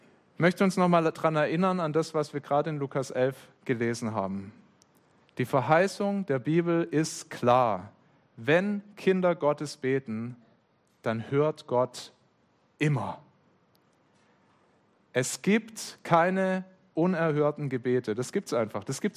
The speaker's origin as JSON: {"language": "German", "region": "Baden-Württemberg", "country": "Germany", "said": "Es gibt bei uns im Schwäbischen, wo ich herkomme, eine ganz schöne Redewendung oder ein schönes Wort."}